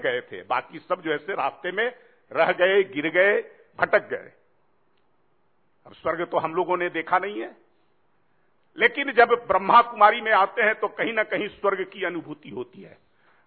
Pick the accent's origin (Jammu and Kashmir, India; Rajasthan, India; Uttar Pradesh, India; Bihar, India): Bihar, India; मैं नालंदा जिले से आता हूं